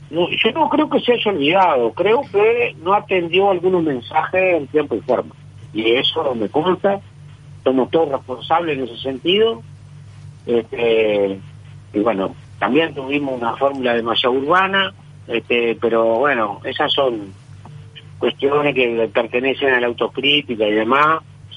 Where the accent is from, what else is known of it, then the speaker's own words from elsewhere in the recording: Cerro Largo, Uruguay; No, sí, yo soy de Cerro Largo, pero quiero decir...